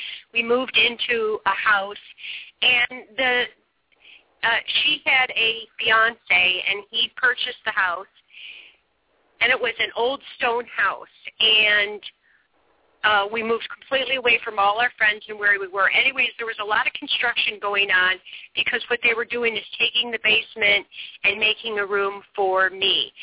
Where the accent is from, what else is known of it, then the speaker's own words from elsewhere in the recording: West Virginia, United States; I grew up on the Kentucky-Virginia border, and so West Virginia, I should say. And, I mean, that was a coal mining town, and, you know, I mean, they were very steeped in religion.